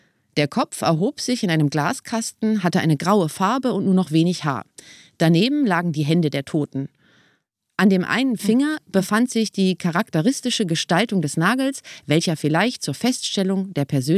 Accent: Berlin, Germany; born there; als gebürtige Berlinerin

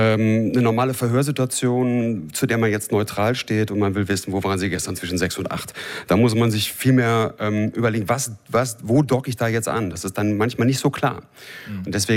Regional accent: North Rhine-Westphalia, Germany; now in Berlin, Germany; Also ich komme eigentlich aus der Ecke Köln-Neuss.

